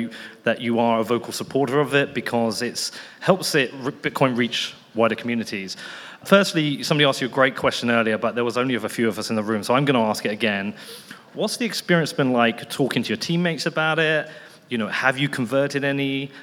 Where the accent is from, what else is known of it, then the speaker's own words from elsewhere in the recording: England, United Kingdom; as somebody growing up in England, and you know, we didn't get much football on the TV.